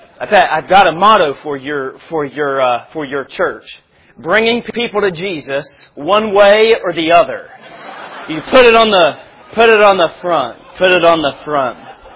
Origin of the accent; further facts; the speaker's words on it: West Virginia, United States; I'm from West Virginia. We only go to school half a day, one day a week